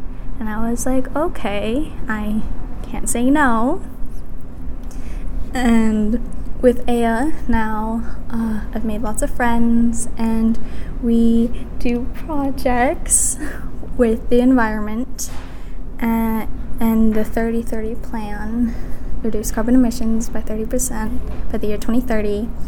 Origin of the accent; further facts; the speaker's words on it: Kotzebue, Alaska, United States; I'm Inupiaq and from Kotzebue. When I was younger, I moved to Kotzebue.